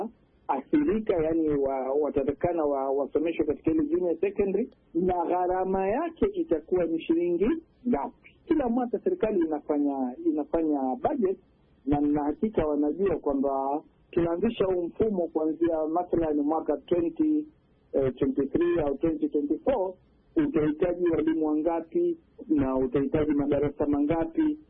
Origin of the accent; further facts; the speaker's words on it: Kenya; Mimi kama mzazi na kama Mkenya